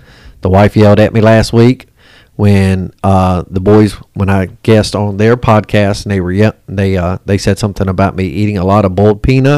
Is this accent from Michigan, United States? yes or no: no; York, South Carolina, United States; I'm from the York Rock Hill area, born and raised.